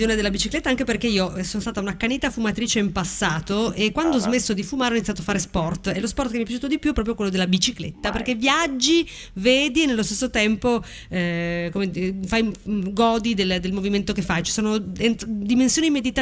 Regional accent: Turin, Piedmont, Italy; Io sono di Torino

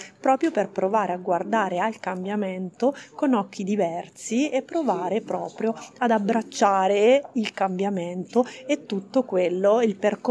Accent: Marche, Italy; also born or lived in Milan; now in New York, United States; Mi sono trasferita dalle Marche a Milano e poi da Milano a New York

